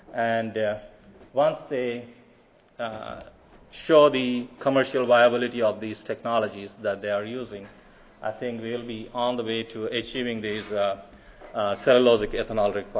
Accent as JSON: {"language": "English", "country": "India", "tie": "born or raised there", "said": "As I grew up in India"}